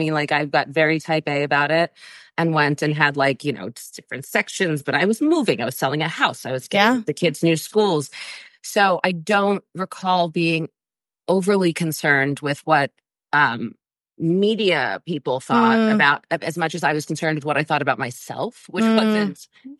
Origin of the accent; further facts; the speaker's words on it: New York City, New York, United States; now in California, United States; Well, I'm originally from New York City, but I live in like Malibu adjacent. I live in sunny California.